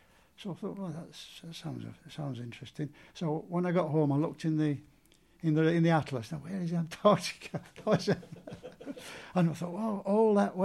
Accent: Sheffield, Yorkshire and the Humber, United Kingdom; born there; I was born in Sheffield in 1936, 15th of July

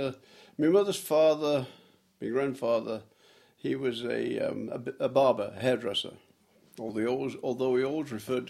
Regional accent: Sheffield, Yorkshire and the Humber, United Kingdom; born there; I was born in Sheffield, England.

